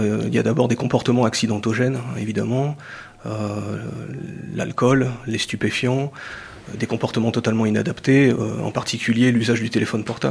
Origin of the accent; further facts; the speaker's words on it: Normandy, France; Je suis originaire de Normandie, j'ai travaillé en Normandie, puis j'ai été muté dans les Hautes-Alpes, où j'étais directeur départemental. Je suis remonté vers le nord-ouest, en Maine-et-Loire, en police judiciaire. Puis en Sarthe